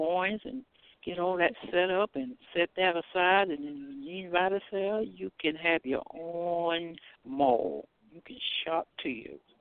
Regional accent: Bowman, South Carolina, United States; I'm from Bowman, South Carolina.

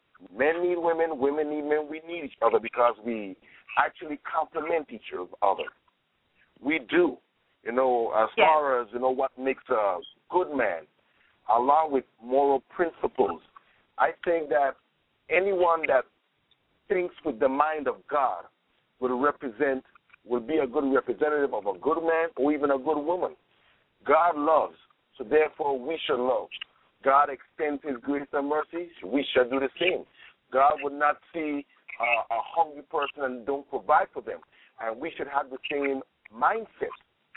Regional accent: St. Thomas, U.S. Virgin Islands; I'm from St. Thomas, U.S. Virgin Islands.

